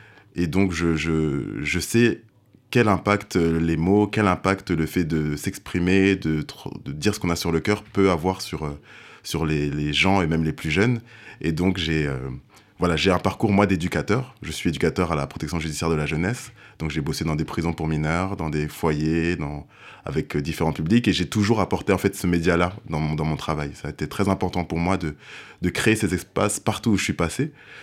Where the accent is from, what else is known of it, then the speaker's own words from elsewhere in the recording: France; born there; je suis un peu entre les deux continents, entre les deux cultures. Je suis né en France